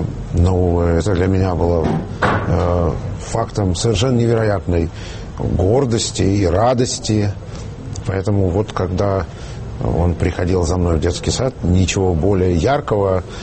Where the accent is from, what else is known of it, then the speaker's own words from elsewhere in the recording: Lviv, Lviv Oblast, Ukraine; Львов навсегда останется моей малой родиной. Он меня вырастил. Все мои детские воспоминания связаны с ним, юношеские.